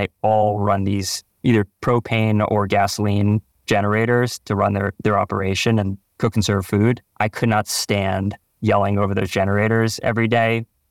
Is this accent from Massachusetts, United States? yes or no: yes; Nantucket, Massachusetts, United States; I grew up on the East Coast in Massachusetts. I'm a Nantucketer, an island boy.